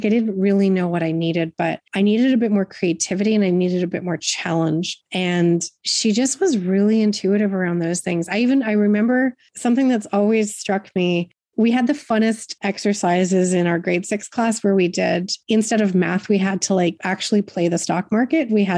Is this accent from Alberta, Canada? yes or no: yes; Edmonton, Alberta, Canada; I grew up in Edmonton.